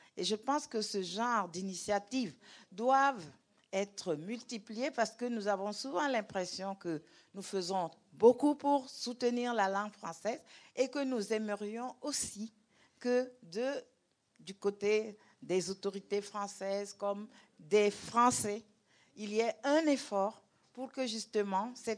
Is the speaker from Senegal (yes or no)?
yes; Senegal; Je suis très fière de prendre la parole en tant que Sénégalaise